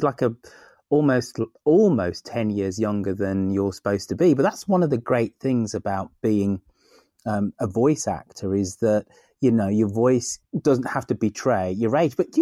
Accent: Birmingham, West Midlands, United Kingdom; I'm a Brummie, so I can't hear the difference.

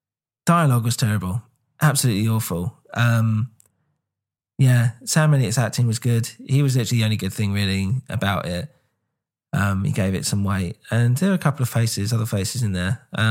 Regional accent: England, United Kingdom; now in United States; especially if you live in America, obviously I'm English, but they're the enemy.

